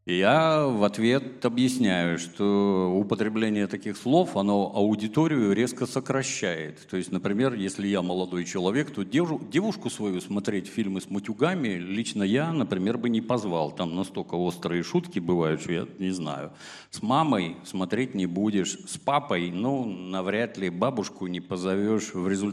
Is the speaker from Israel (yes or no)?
no; Ukraine; born there; я родился на Украине очень давно, в 61-м году, годам к... Родился в военном городке.